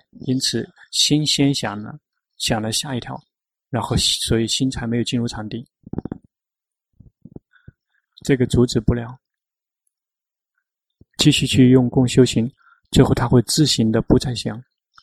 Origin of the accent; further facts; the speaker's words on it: Thailand; Chinese is a second language; 比如我们泰国人害怕话筒